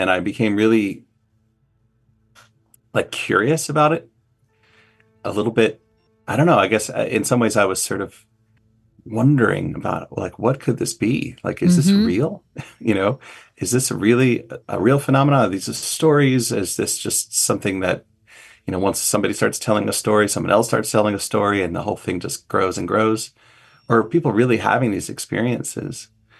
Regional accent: New Jersey, United States; now in Massachusetts, United States; Well, I did grow up in the Northeast, but I'm from, well, sort of the North. I guess I grew up in New Jersey. So I'm not from Connecticut or this, you know, I'm not from New England originally

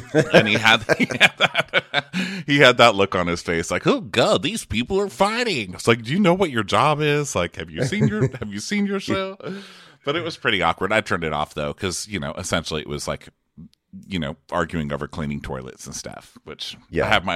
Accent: New Jersey, United States; Where I'm from New Jersey, that's fake.

